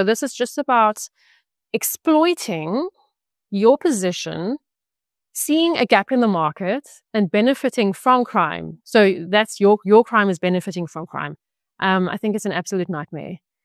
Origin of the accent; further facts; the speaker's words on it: South Africa; as South African citizens, we feel too detached from it